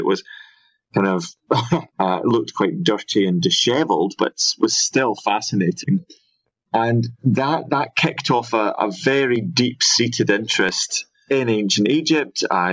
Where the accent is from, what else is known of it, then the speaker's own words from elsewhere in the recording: Scotland, United Kingdom; also born or lived in Liverpool; And so growing up in Scotland, certainly around the time when tuition fees were going to be free in Scotland and not in England